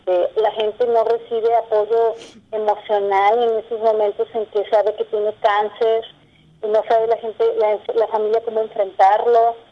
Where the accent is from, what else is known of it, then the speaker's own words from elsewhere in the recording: Autlán, Jalisco, Mexico; now in Guadalajara, Mexico; No sé si sabes, pero yo soy de Autlán.